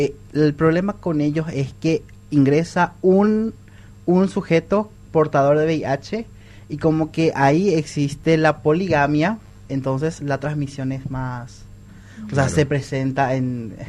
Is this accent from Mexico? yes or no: no; General Aquino, San Pedro, Paraguay; Soy de General Aquino, sí. Después, para estudiar en la Universidad Nacional Caguazú, tuve que trasladarme a vivir solo